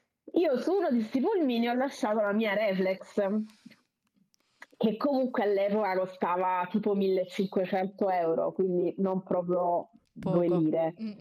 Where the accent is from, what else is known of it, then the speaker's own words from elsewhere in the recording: Naples, Campania, Italy; Io sono napoletana e comunque per me il sud del mondo è sicuramente la parte che mi emoziona di più.